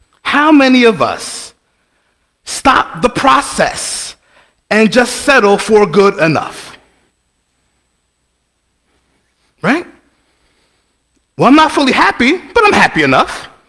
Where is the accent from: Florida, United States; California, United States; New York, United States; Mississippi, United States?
New York, United States; New York City; Now, I'm from New York City. Heavy Italian mafia presence.